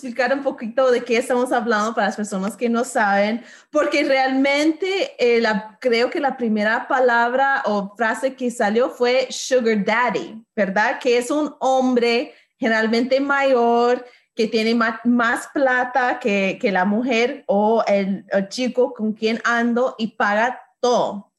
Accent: United States; porque yo vengo de los Estados Unidos, entonces un dólar americano vale mucho más que un peso por allá

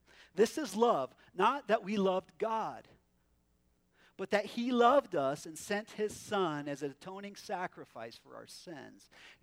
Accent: Prescott Valley, Arizona, United States; And, you know, I'm from Prescott Valley, so I don't speak many different languages

